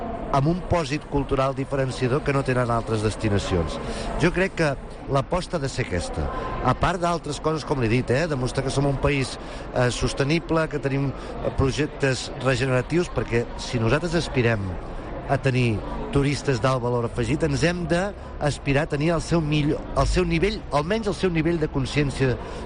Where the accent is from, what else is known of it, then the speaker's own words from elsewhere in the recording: Catalonia, Spain; Jo no sóc de Barcelona, però sóc de l'Empordà, una zona on en determinats moments també tenim alta afluència de turistes